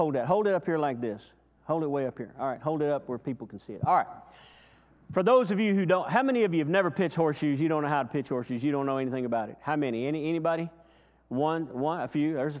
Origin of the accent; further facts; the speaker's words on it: Chicago, Illinois, United States; born there; I was born in Chicago. I don't really tell people that usually, but yeah, I know. But yeah, I was born in Chicago